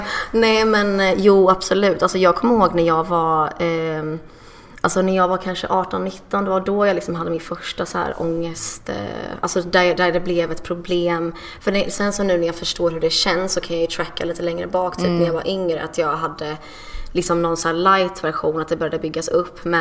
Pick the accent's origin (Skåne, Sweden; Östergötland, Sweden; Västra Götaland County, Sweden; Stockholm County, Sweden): Östergötland, Sweden; Norrköping; born there; Jag är född i Norrköping.